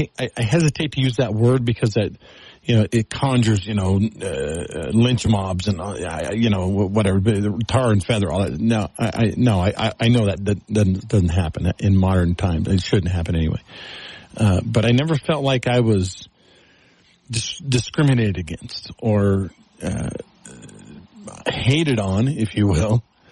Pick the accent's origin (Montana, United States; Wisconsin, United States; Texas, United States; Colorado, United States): Texas, United States; I grew up in what members of the church called the mission field. I grew up in Texas.